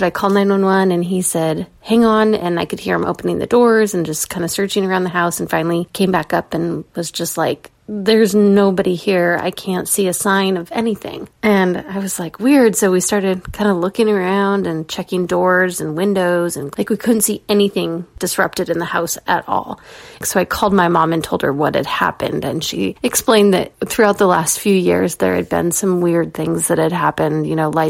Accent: Oregon City, Oregon, United States; I am from Oregon City, Oregon.

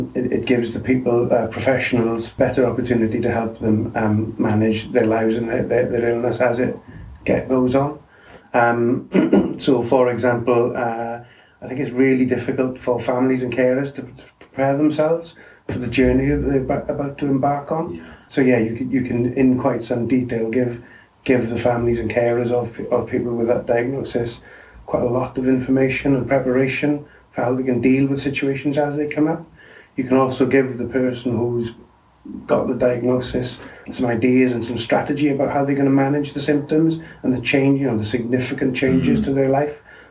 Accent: Wales, United Kingdom; I'm from the Rhondda Valleys in Wales.

